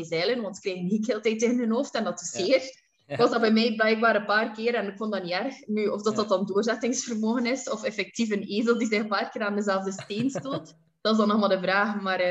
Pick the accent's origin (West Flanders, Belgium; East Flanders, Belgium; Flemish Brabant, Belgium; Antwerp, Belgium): West Flanders, Belgium; Ostend; born there; ja. Geboren in Oostende en 27 jaar oud.